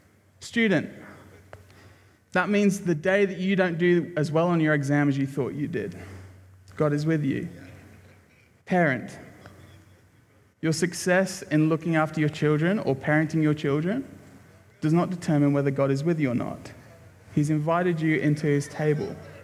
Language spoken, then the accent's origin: English; United Kingdom; I'm British, so we just wouldn't say anything.